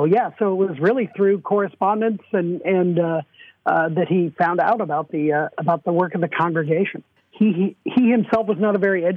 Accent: Seattle, Washington, United States; I'm from Seattle, Washington, where she became an American citizen in 1909.

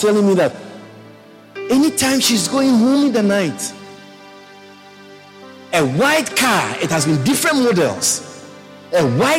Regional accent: Ghana; born there; English is a second language; the system I was born in Ghana.

